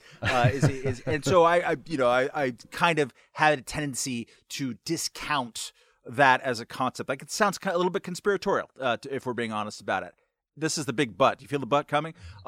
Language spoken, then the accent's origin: English; California, United States; I, as a Californian, whenever I heard a military-industrial complex, not only did I associate it with the Lawrence and Livermore laboratories